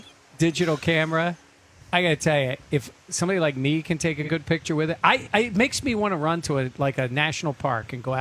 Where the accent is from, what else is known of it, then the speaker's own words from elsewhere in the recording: Philadelphia, Pennsylvania, United States; And yes, I know I came from Philly, but it's been bad here times too